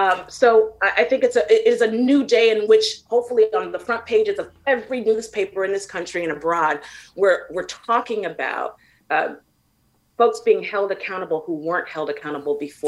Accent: San Francisco, California, United States; Chief Scott has a very, very difficult job on his hands because I grew up in San Francisco and Chief Scott knows this.

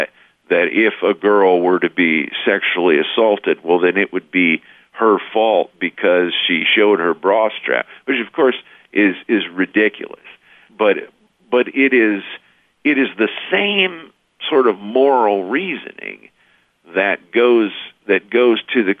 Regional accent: Rockford, Illinois, United States; my hometown of Rockford, Illinois, because our local Catholic high school is in national news

